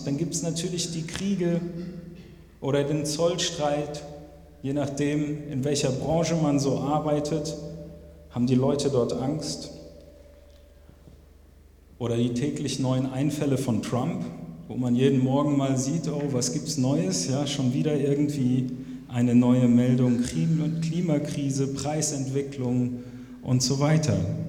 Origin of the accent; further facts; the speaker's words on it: Hesse, Germany; born there; ich bin kein Ostfriese, ich komme gebürtig aus Hessen, aber mein Vater kommt aus Hamburg, von daher schlägt mein Herz schon immer für den Norden.